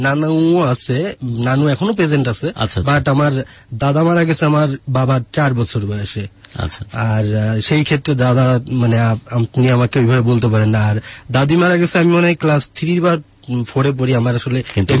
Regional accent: Khulna Division, Bangladesh; আর আমাদের বাড়িটা মানে নানা বাড়ি যেখানে আমি বড় হয়েছি বা আমি যেখানে বেড়ে ওঠা, এটা নপাড়াটা হলো মিডিল পয়েন্টটা

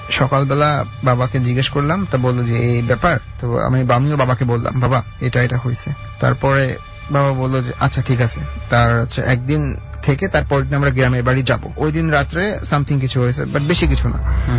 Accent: Jessore, Khulna Division, Bangladesh; আমার home district Jessore, আর আমার গ্রামের বাড়ি হচ্ছে নরাল হারিয়ার ঘোপ।

